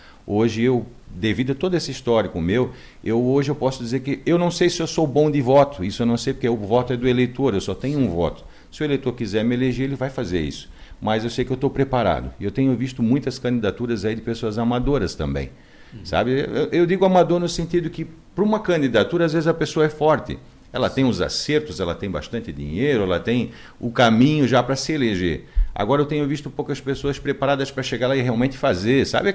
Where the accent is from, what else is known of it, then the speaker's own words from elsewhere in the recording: Brusque, Santa Catarina, Brazil; now in Guabiruba, Brazil; Eu sou brusquense, nasci em Brusque, vivi aqui até meus 36 anos de idade. Passei a morar na cidade vizinha, na filha de Brusque, Guabiruba.